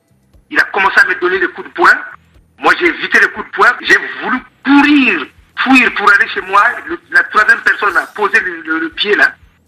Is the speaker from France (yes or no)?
yes; Poitiers, Nouvelle-Aquitaine, France; Moi, je suis de Poitiers, donc j'étais là...